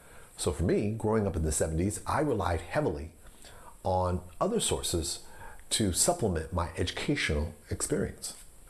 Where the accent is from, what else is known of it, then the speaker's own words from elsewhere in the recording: Deep South, United States; I grew up in the Deep South, and my first awareness of lynchings was well before the age of 10